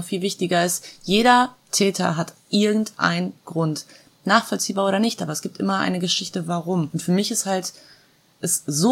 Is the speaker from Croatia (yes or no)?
yes; Croatia; first language Croatian; German is a second language; ich konnte die Sprache immer schon, das ist halt auch meine Muttersprache, aber ich dachte, ja gut, das ist halt Kroatisch, ne?